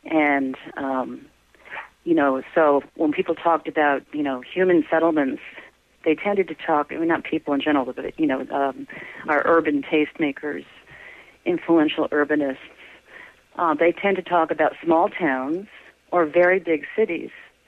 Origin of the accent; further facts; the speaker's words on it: Syracuse, New York, United States; also born or lived in Rochester / Albany / Detroit; now in Boston, United States; And I grew up in Syracuse, New York, and I spent many years in graduate school and also working in Rochester, New York.